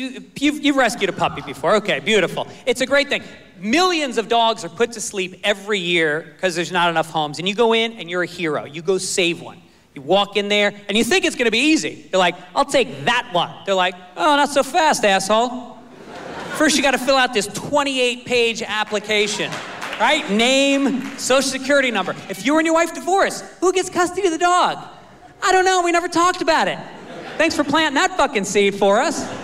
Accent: Ireland; I feel like I gotta minimize everything that's good in my life because I'm Irish.

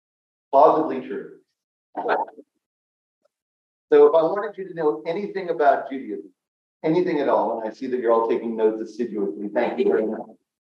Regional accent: Chicago, Illinois, United States; moved away as an adult; also born or lived in New Orleans, United States; I grew up in Chicago through high school and moved to New Orleans.

